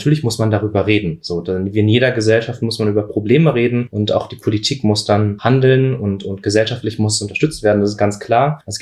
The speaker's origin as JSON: {"language": "German", "region": "Berlin", "country": "Germany", "said": "Ich für mich persönlich habe das gefunden in dem Begriff, ich bin Berliner"}